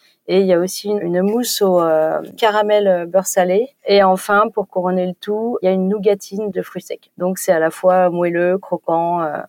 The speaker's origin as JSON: {"language": "French", "town": "Paris", "region": "Île-de-France", "country": "France", "said": "Je suis parisienne et étant évidemment gourmande, j'aime beaucoup aller au restaurant, trouver des bonnes adresses, etc."}